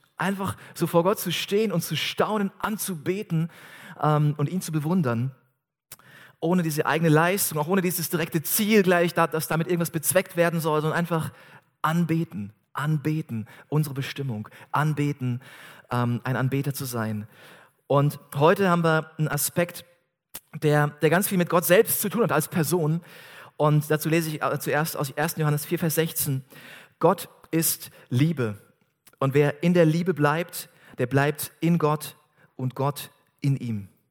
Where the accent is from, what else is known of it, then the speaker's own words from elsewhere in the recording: Southern Germany, Germany; In meiner Heimatgemeinde als Jugendlicher in Süddeutschland